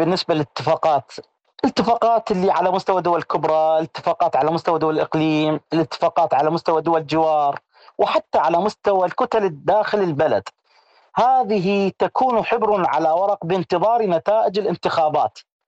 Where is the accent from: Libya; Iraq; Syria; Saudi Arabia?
Iraq; أجاوبك كعراقي وراح أجاوبك تحليل سياسي